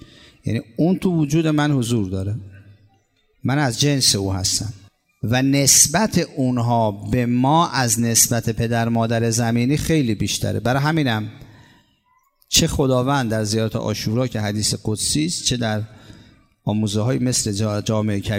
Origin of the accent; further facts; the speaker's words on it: Iran; حالا ما به برکت کشورمون، کشور نورانیمون، ایران عزیز، علما، مراجع، خانواده هامون، پدر مادرمون، در جایی به دنیا آمدیم که قوی ترین مرکز تشیع هست در کره زمین.